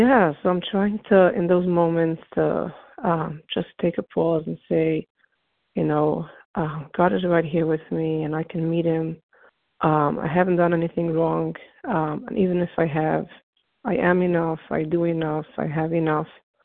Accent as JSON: {"language": "English", "region": "New York", "country": "United States", "said": "from New York."}